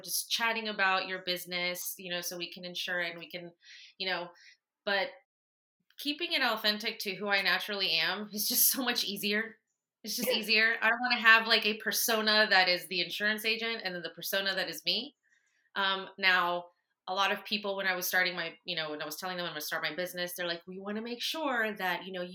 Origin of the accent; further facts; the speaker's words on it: Lakeland, Florida, United States; I was raised here in Lakeland, so I've always been around these people.